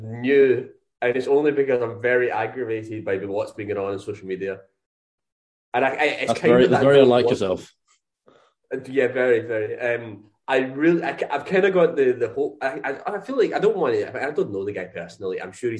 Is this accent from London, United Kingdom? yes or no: no; Scotland, United Kingdom; Yeah, but remember, George, we're both Scottish and we still haven't got over that goal, the Euros.